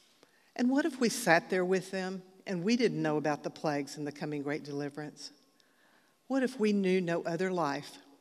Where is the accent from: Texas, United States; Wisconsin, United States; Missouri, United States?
Texas, United States; now in Augusta, United States; I've been married to Dan for almost 40 years. 38 of those years have been in Augusta. I'm originally from Texas.